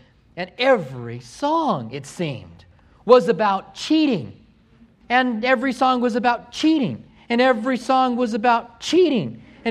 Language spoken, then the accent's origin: English; Albuquerque, New Mexico, United States; When I grew up in Albuquerque, there was a youth station there